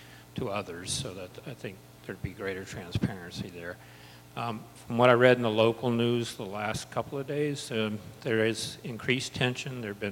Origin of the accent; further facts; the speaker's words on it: Baton Rouge, Louisiana, United States; Hi, as I think a lot of you know, my hometown is Baton Rouge, where Alton Sterling was killed this last week.